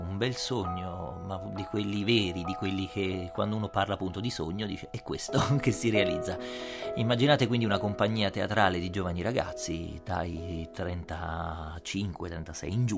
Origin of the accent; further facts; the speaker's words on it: Naples, Campania, Italy; Io, da napoletano, ho studiato al Teatro Stabile di Napoli, all'Accademia d'Arte Drammatica, gratuitamente, per 3 anni.